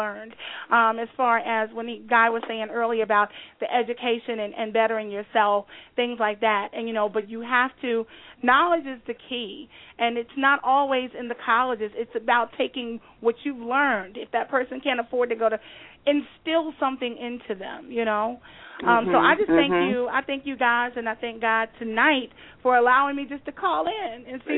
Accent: Virginia, United States; I'm originally from Virginia, born and raised, but my husband's from Brooklyn

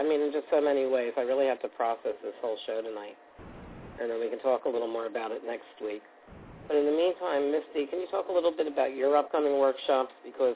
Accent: Philadelphia, Pennsylvania, United States; accent: Philadelphia; Absolutely. My Philadelphia accent should really do the job.

